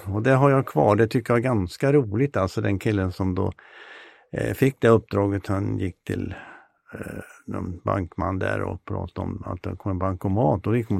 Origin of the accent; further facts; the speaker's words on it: Säffle, Värmland, Sweden; För jag kommer ju från Värmland. Jag är invandrare från Säffle brukar jag säga.